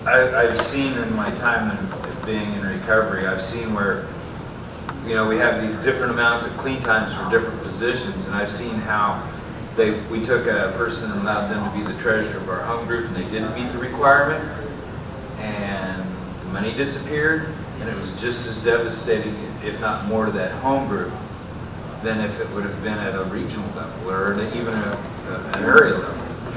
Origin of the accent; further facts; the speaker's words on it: Las Vegas, Nevada, United States; because I'm from Vegas